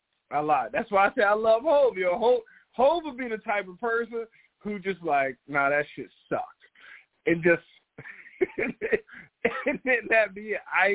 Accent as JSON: {"language": "English", "region": "New Jersey", "country": "United States", "also_born_or_lived": "Maryland, United States", "said": "I said, all right, man, I'm from Jersey. I done lived in Maryland."}